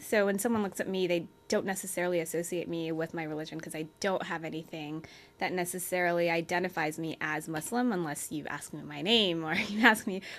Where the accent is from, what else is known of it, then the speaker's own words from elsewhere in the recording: United States; And, you know, a lot of us are very proud of being American.